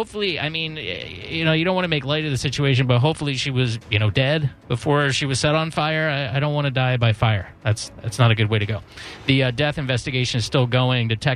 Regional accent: Largo, Florida, United States; now in St. Petersburg, United States; I grew up in Largo, that's true. But I claim St. Petersburg. That is my home. I've been there for the past 15 years, just about.

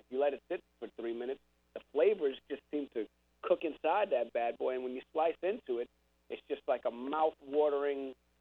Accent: New York City, New York, United States; I grew up in New York City, and you don't grill in apartment buildings. It's illegal.

